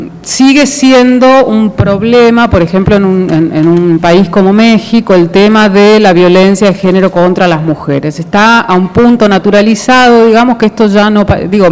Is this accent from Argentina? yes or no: yes; Argentina; lo que acaba de pasar en mi país